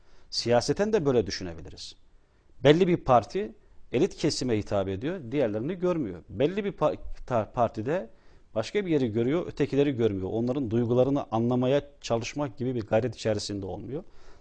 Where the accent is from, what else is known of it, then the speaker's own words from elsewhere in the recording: İspir, Erzurum, Turkey; köyde ilk üniversite, Erzurum İspir Çayırbaşı köyüne mensup olan